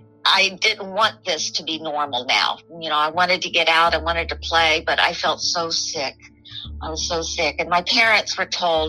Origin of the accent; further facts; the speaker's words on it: Miami, Florida, United States; born there; I was born in Miami.